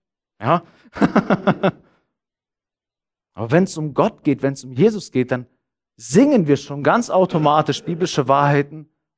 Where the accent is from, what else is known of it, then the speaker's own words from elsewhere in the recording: Northern Germany, Germany; Ich bin aus Norddeutschland. Deswegen habe ich nicht so diese Feelings in mir.